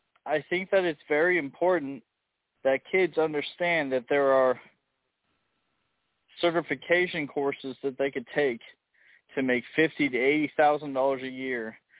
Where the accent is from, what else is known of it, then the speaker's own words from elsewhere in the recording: Illinois, United States; No, I'm not from Michigan or Ohio. I'm from Illinois.